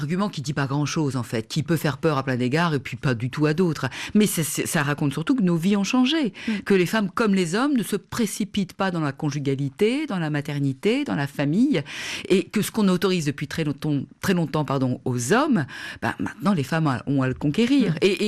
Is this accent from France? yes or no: yes; France; un profil qui, encore chez nous en France, est déconsidéré.